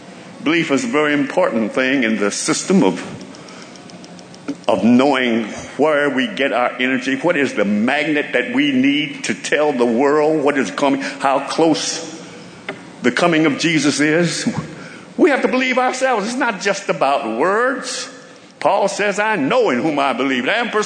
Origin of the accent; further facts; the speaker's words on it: Kansas, United States; Because I grew up in Kansas in a community of walls